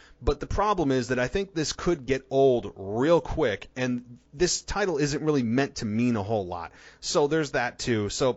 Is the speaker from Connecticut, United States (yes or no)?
no; Albany, New York, United States; basically dying in front of the Albany crowd, my hometown, which I actually did not attend because I couldn't, unfortunately, on Monday night.